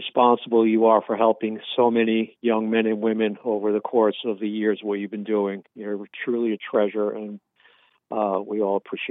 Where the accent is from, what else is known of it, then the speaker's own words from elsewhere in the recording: New York, United States; I mean, I'm only 63-ish, but I grew up in New York, and I worked as a young teenager.